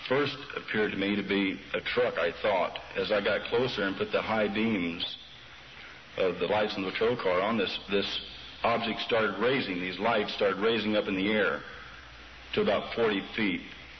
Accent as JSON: {"language": "English", "region": "Missouri", "country": "United States", "tie": "born there", "also_born_or_lived": "Japan / Germany / France / Hawaii"}